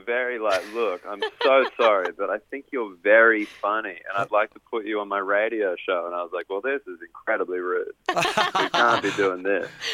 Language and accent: English; Australia; I'm Australian